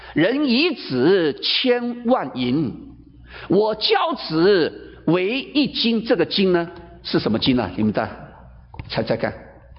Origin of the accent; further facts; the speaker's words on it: China; 所以我们中国人看重这一些，其实我们背后里面，我们的文化观里面，我们的教育观里面